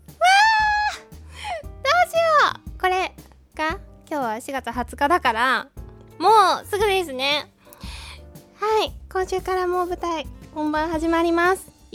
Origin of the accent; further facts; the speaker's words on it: Nagasaki, Japan; accent: Nagasaki; なんだかこう普段の会話の方がたまに長崎弁が出たりとかして、はい、長崎弁面白かですぜひ皆さん見に来てください。